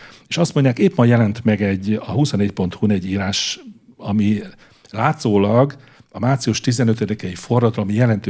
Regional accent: Hungary; én úgy mondom, mert magyar vagyok

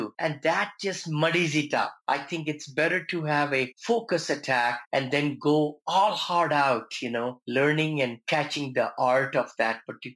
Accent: India; moved away; all the great motivators, you know, who have shaped my life over the last 40 years since I came from India.

